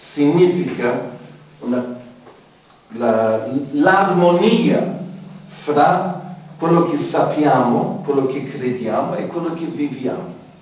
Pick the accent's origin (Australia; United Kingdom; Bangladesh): United Kingdom; Italian is a second language; io da inglese vedo il sole, esco senza niente